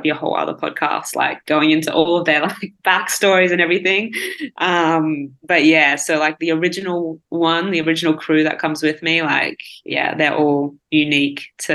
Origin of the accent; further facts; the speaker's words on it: Australia; yeah, I'd probably still be back in Australia playing. I mean, I can play professional in, you know, my home country. I can play in my hometown now.